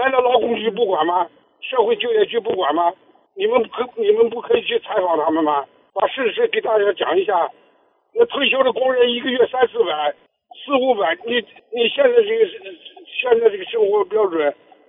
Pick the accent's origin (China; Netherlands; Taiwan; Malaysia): China